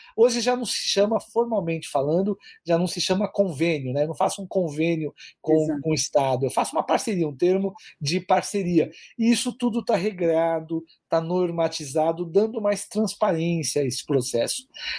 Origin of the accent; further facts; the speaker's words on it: São Paulo, Brazil; Eu, por exemplo, sou de São Paulo, aqui tem muitos exemplos de parceria público-privada